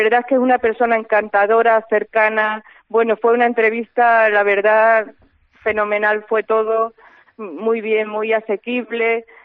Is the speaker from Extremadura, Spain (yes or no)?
yes; Extremadura, Spain; Pues mira, yo voy a tirar para mi tierra, Extremadura